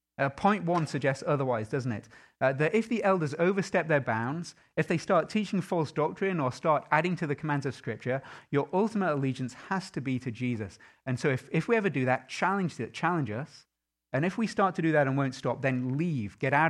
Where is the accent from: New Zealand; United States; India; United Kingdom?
United Kingdom; I stand here as a Brit